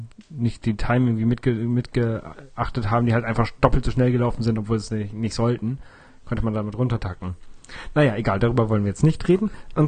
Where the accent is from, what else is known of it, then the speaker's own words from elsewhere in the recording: Lower Saxony, Germany; Wie ihr ja aus der letzten oder vorletzten Folge wisst, komme ich aus der Nähe von Oldenburg.